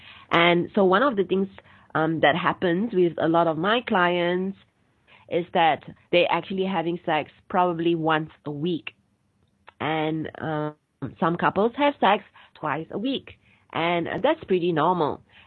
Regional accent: Singapore; I'm from Singapore, and a lot of people work really, really long hours, sometimes 12 hours.

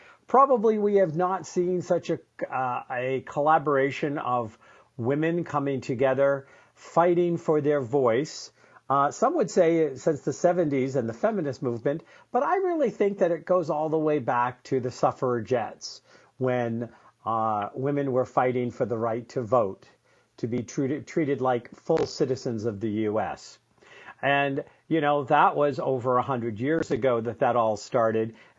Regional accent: New England, United States; accent: New England; My New England accent is showing up.

